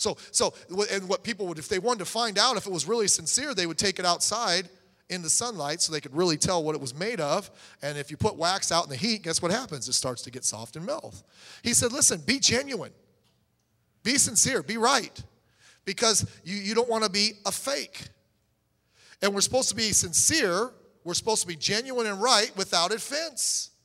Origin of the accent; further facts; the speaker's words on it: Philippines; I'm a Filipino.